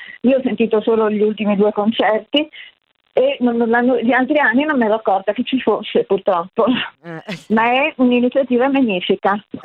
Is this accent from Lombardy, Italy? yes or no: yes; Milan, Lombardy, Italy; Che io sono a Pesaro momentaneamente, ma sono milanese